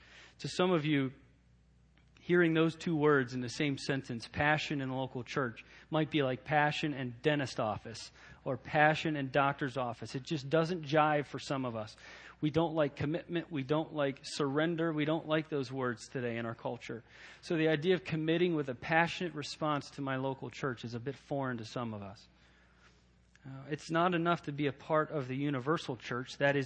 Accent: Pen Argyl, Pennsylvania, United States; As a child, I attended my hometown Methodist church. I grew up in a small town called Penargyl, Pennsylvania. You can see into New Jersey from Penargyl, so it's very close to New Jersey.

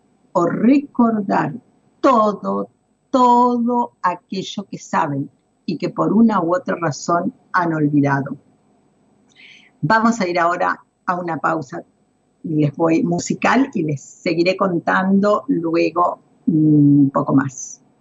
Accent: Villa Clara, Entre Ríos, Argentina; la escuela primaria, la escuela secundaria que realicé en mi pueblo, en Villa Clara, Entre Ríos.

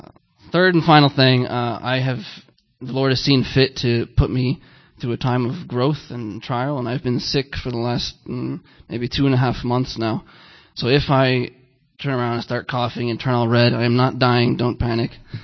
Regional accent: New York, United States; also born or lived in California; I was born in 1987 in California. Lived there for all of a few months. My family moved to New York.

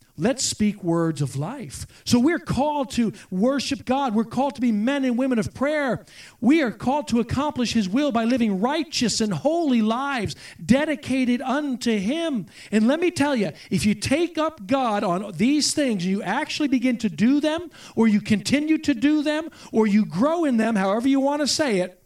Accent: United States; I am an American after all, and Americans are Christians.

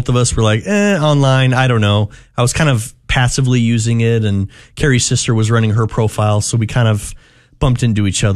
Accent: Omaha, Nebraska, United States; I did, yeah. I grew up in Omaha.

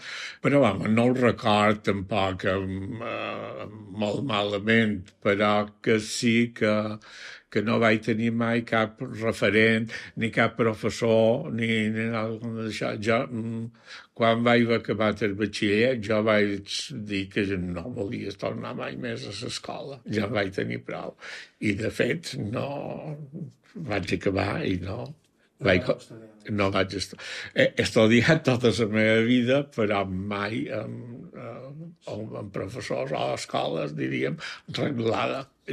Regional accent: Maria de la Salut, Balearic Islands, Spain; born there; vaig néixer a Maria de la Salut el febrer de 1945.

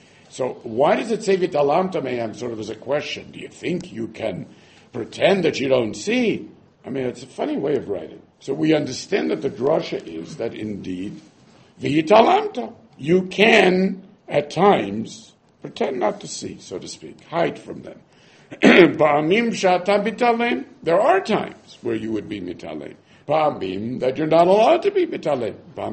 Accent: England, United Kingdom; We're English over here.

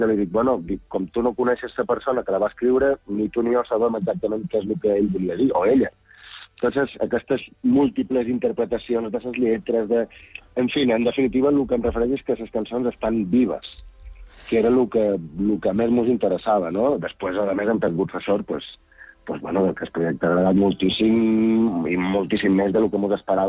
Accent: Balearic Islands, Spain; naltros com a eivissencs, no? Gent d'aquí, de sa terra

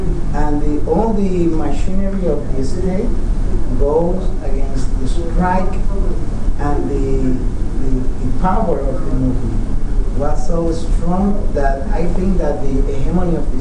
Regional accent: Puerto Rico; I am from Puerto Rico.

